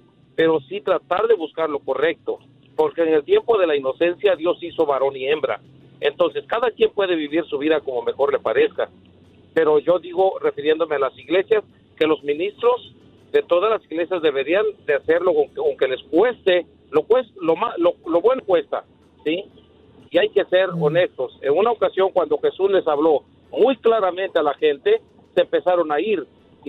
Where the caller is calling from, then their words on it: Houston, Texas, United States; Sí, hola, de Houston.